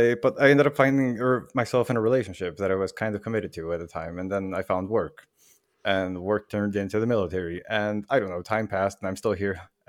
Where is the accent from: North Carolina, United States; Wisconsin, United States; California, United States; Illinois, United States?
Illinois, United States; Burbank; moved away as an adult; now in Greece; 2010 was an iconic year for me when I moved to Greece from Chicago, Illinois, born and raised in Chicago, Burbank, Illinois, to be specific, a suburb just outside of Chicago. Born in Evergreen Park.